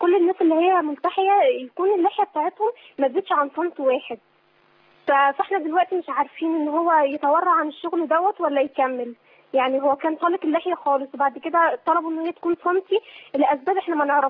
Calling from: United Arab Emirates; أسأل، أنا من الإمارات

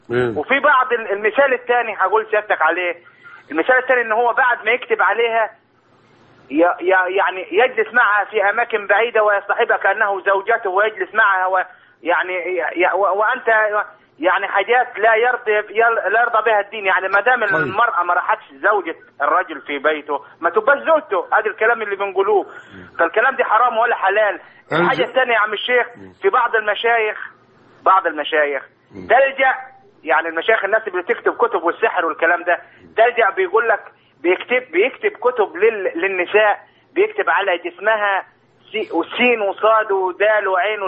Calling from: Sohag, Sohag Governorate, Egypt; انا اكلمك من سوهاج.

